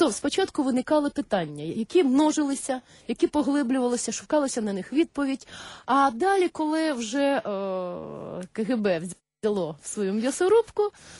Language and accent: Ukrainian; Zakarpattia Oblast, Ukraine; Я з Закарпаття, це специфічний край.